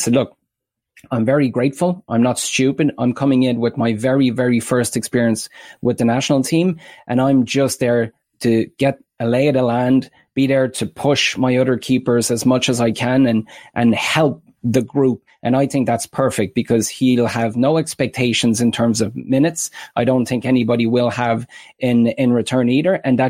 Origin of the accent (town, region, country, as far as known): Ireland